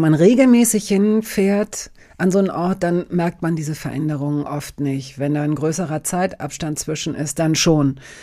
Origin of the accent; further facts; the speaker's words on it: Hanover, Lower Saxony, Germany; ich komme aus Hannover, also das heißt, Hannover schneidet immer schlecht ab